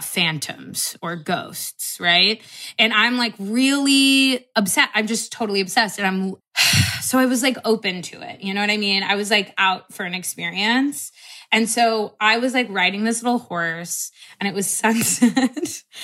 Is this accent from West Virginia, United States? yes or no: no; Hollywood, California, United States; Hollywood ghosts, like this whole other realm of my hometown.